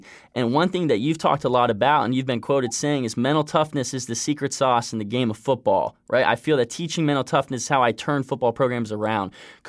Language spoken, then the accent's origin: English; Lynchburg, Virginia, United States; I grew up in Lynchburg, born and raised. I played baseball at Liberty for 4 years, so I've been to more Liberty football games than I can even remember.